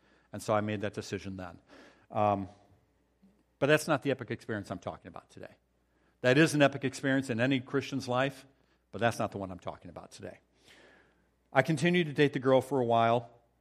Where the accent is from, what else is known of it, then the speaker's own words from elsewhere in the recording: Illinois, United States; I went to the University of Illinois. We grew up in Illinois.